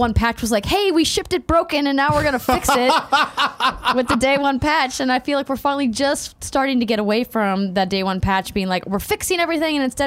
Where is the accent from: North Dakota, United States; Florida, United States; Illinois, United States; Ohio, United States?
North Dakota, United States; And my home state.